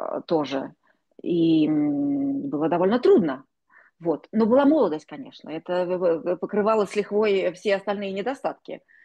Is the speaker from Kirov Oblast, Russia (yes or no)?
yes; Kirov, Kirov Oblast, Russia; я жила в то время в Текстильщиках, и я, кстати, тоже не москвичка отнюдь, я из Кирова